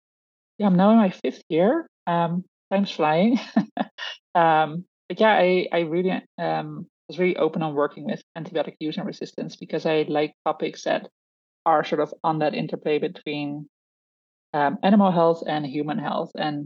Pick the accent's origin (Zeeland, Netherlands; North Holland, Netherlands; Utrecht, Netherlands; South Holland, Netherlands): South Holland, Netherlands; now in Canada; I'm from the Netherlands originally, near Rotterdam. That's where I grew up, not on a farm. But my dad's side of the family is coming from a long lineage of farmers.